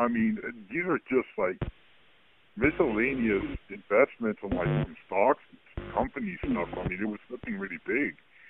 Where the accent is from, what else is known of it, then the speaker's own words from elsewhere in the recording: United States; Which country I belong to originally? I'm an American.